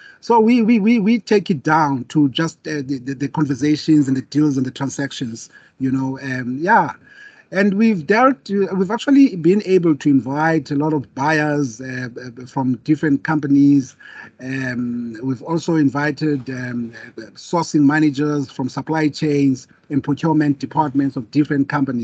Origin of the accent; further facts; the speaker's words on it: South Africa; And also me being a South African, I really try by all means to protect the interest of South Africans.